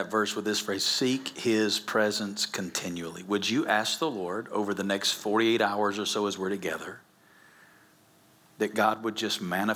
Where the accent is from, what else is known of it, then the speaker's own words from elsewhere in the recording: Alabama, United States; now in Las Vegas, United States; I'm originally not from Las Vegas. I'm originally from Alabama. You can tell by my accent, Las Vegas is not my home, but it's been my home now for 22 years